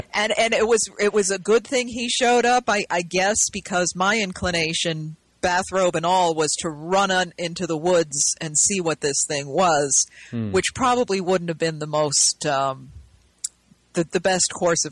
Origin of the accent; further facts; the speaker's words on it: New York, United States; growing up in the Hudson Valley, everybody had sightings